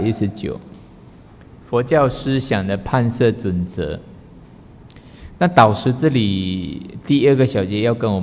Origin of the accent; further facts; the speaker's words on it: Taiwan; 火祭就是火供，我们台湾好像最近有人在做哈，火供。